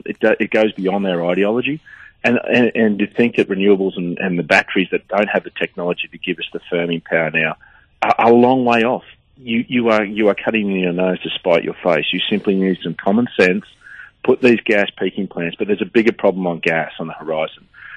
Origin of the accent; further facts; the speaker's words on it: Queensland, Australia; for Queensland, my home state